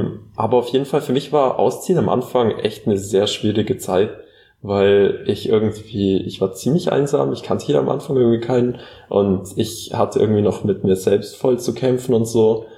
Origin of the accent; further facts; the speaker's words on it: Bavaria, Germany; now in Schmalkalden, Germany; ich komme aus dem Allgäu.